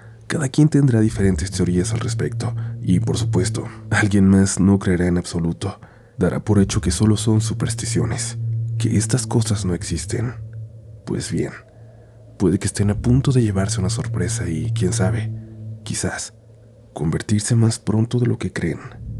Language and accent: Spanish; Guadalajara, Jalisco, Mexico; Guadalajara, ciudad de donde soy originaria y en la que siempre he vivido